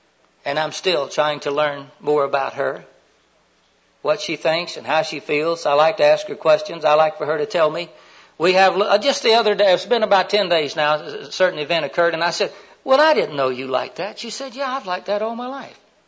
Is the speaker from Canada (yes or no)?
no; Florida, United States; No, I'm from the main part of Florida, and we normally speak more slowly down there